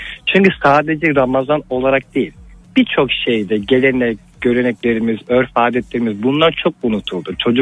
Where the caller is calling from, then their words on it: Ankara, Turkey; Ankara'dan nasılsınız?